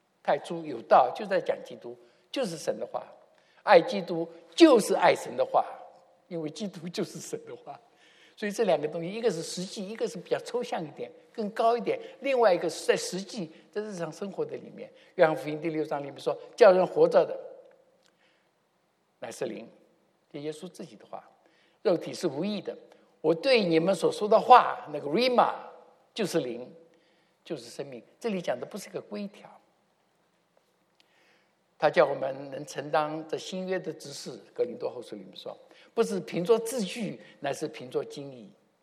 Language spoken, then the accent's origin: Chinese; China; 我们是中国人，我们怎么知道我们是中国人？我们到了美国叫美国人外国人，对不对？